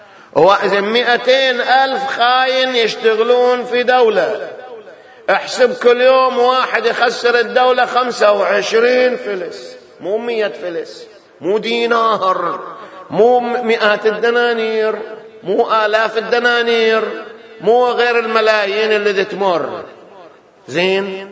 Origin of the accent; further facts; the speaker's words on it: Bahrain; ما هو مثل ما هو صاير على وجه التحديد عندنا في البحرين